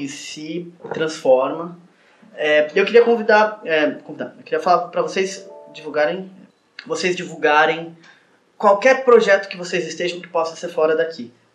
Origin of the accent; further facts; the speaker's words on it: Santos, São Paulo, Brazil; sou de Santos, então...